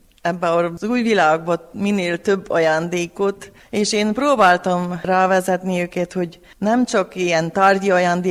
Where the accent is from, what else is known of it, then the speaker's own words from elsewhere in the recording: Vargyas, Covasna, Romania; a vargyason, a szülőfalumban a legszebb. Itt nőttem fel, és itt voltam tanítónő.